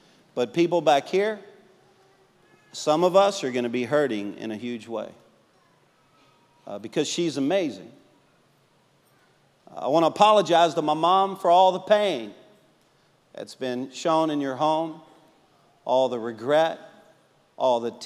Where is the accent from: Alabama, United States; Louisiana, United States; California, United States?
Louisiana, United States; And by being a Cajun, I thought it was like, it was a meal.